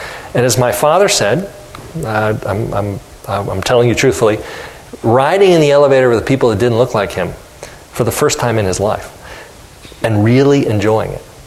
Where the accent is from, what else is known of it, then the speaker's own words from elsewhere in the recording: Ohio, United States; My father lived in, and I grew up in Ohio, in classic suburbia.